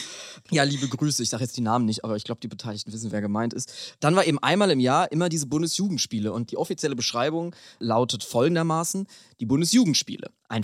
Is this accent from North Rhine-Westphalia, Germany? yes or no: no; Bavaria, Germany; in Bayern, wo ich herkomme